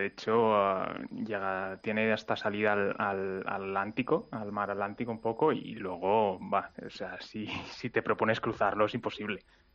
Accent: Palma, Balearic Islands, Spain; now in Democratic Republic of the Congo; Yo soy de Mallorca, de Palma. De Palma de Mallorca.

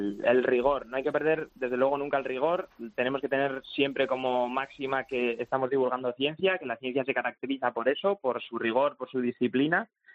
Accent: Pamplona, Navarre, Spain; como yo soy de Pamplona, ¿no?

